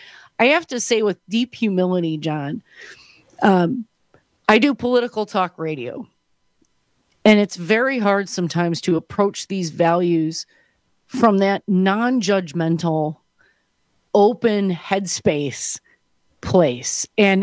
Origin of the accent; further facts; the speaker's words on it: Wisconsin, United States; growing up in Wisconsin as a Wisconsin native